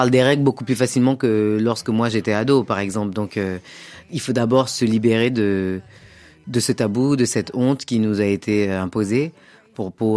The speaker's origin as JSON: {"language": "French", "country": "Comoros", "first_language": "Comorian", "said": "Oui, c'est ma langue maternelle."}